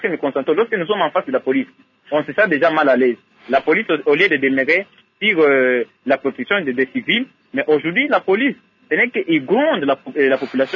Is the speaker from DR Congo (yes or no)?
yes; DR Congo; Merci que ce sommet soit la bienvenue ici chez nous au Congo, particulièrement à nous, le peuple congolais.